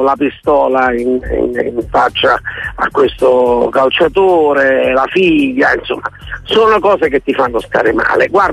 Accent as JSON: {"language": "Italian", "town": "Naples", "region": "Campania", "country": "Italy", "said": "sono napoletano. Ripeto, non vengo dai quartieri alti, ma vengo dal Rione Traiano, quindi non ho la laurea, ma ho la laurea del marciapiede."}